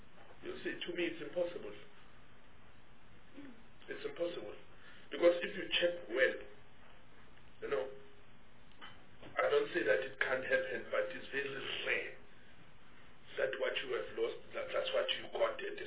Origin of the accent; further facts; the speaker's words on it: Mpumalanga, South Africa; Because I'm from Mpumalanga, my colleagues is not aware that I'm from close to Kruger National Park